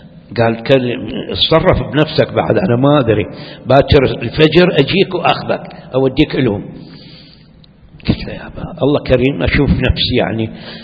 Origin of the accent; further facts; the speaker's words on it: Iraq; باعتباري أنا عراقي المولد والمنشأ